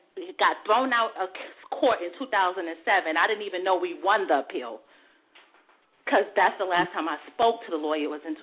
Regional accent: Brooklyn, New York, United States; I've been in a domestic situation. I'm from Brooklyn. I've been through about everything.

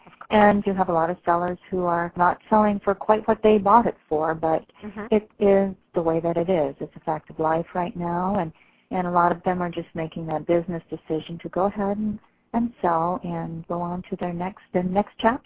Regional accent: Ohio, United States; moved away as an adult; now in Florida Keys, United States; Oh, actually, originally from Ohio. And my husband and I left Ohio back in 1978, decided to put everything in storage and buy a sailboat.

